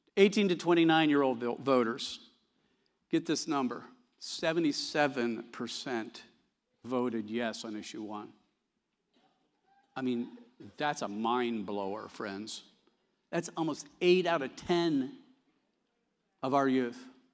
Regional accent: Columbus, Ohio, United States; I come from Columbus, Ohio, so I'm driving up here.

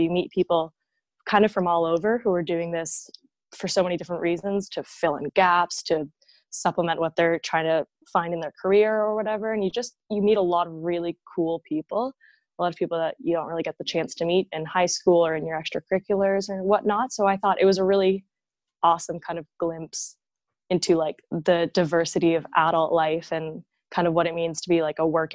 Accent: Toronto, Ontario, Canada; So I'm from Toronto. I grew up here. I went to high school in the West End.

